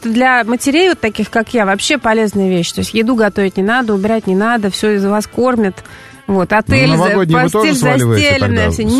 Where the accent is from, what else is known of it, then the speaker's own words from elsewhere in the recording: Saint Petersburg, Russia; now in Moscow, Russia; Ведь я из Петербурга